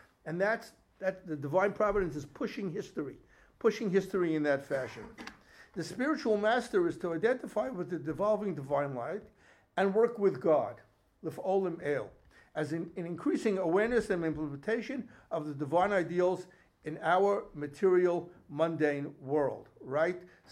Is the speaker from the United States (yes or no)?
yes; United States; the modernity that I grew up modern Orthodox in the States. So I grew up modern Orthodox